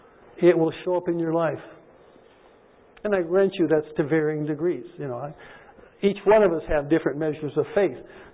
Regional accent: Washington, United States; born there; And then I realized, whoops, I'd probably be telling a fib there because I was born in Washington State. So I guess I am a Washingtonian.

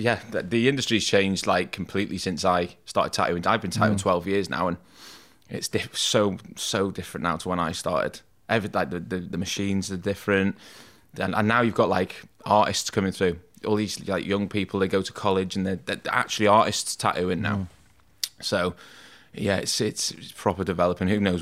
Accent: Wales, United Kingdom; I'm from North Wales, which is probably about 45 minutes down the road from here. Lived in a place just outside of... Have you ever heard of Rhyl?

